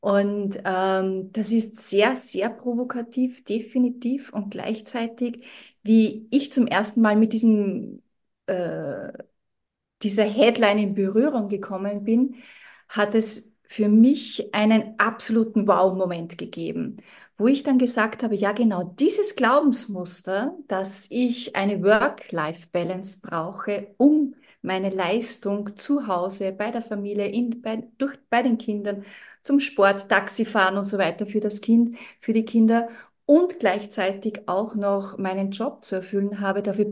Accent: Salzburg, Austria; Ich komme aus Österreich, genau genommen aus Salzburg.

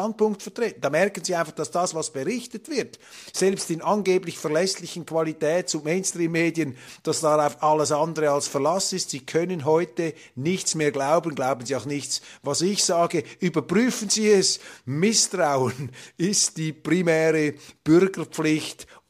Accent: Switzerland; Ich habe mich natürlich als Schweizer zurückgehalten, etwas mit Ratschlägen. Wir mischen uns nicht ein, maximal invasiv ins innenpolitische Geschehen anderer Länder. Aber es ist vielleicht interessant, auch aus deutscher Perspektive hier etwas live einmal eine Schweizer Sicht zu hören. Denn wir Schweizer

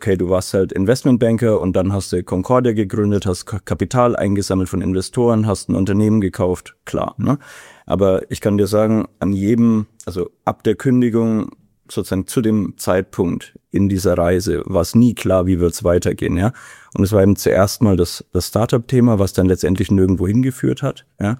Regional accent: Bavaria, Germany; now in Essen, Germany; mich hat's ja sozusagen aus meiner alten Heimat von der Weißwurstseite von Deutschland jetzt auf die Currywurstseite von Deutschland nach Essen verschlagen

